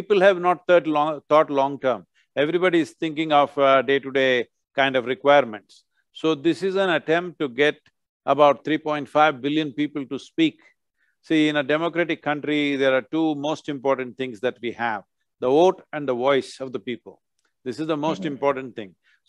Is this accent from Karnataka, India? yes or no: yes; Mysore, Karnataka, India; I'm from Mysore.